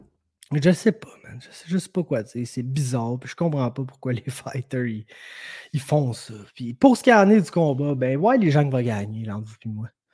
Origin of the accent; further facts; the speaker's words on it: Lithuania; now in United States; Moi, je viens de la Lituanie, puis ça, c'était dans l'URSS, donc c'était communiste. Donc là, ma famille a souffert du communisme avant de s'en venir aux États-Unis.